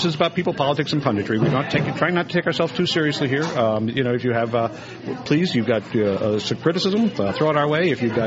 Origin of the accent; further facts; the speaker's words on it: Howard County, Maryland, United States; I grew up in Howard County and went to Wild Lake High School, and now actually I'm a partner in a business here